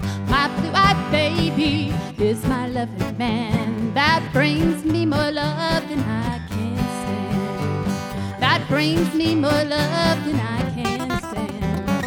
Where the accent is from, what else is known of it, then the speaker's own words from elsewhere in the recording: Lake Wales, Florida, United States; from Lake Wales, Florida, and I'm excited to be here.